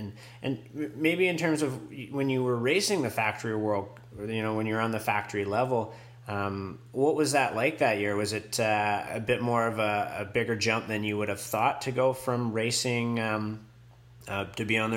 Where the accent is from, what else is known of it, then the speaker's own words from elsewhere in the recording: British Columbia, Canada; now in Whistler, Canada; Growing up on the west coast of BC, growing up in Vancouver Island, and now living in Colin Whistler home the last 10 years.